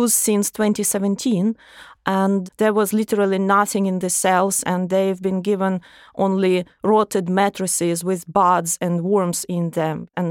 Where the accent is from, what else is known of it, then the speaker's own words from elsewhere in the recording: Odesa Oblast, Ukraine; English is a second language; Yes, I'm not from Donetsk region.